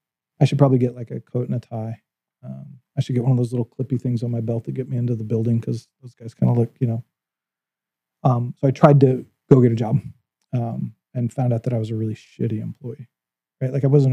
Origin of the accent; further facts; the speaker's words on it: Texas, United States; I grew up in West Texas, right? When you see bullshit, it's bullshit, right?